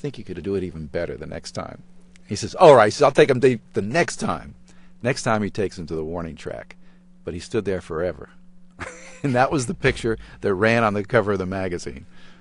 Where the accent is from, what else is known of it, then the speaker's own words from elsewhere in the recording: East Coast, United States; growing up on the East Coast. I mean, Yogi Berra is probably the most famous ball player alive now.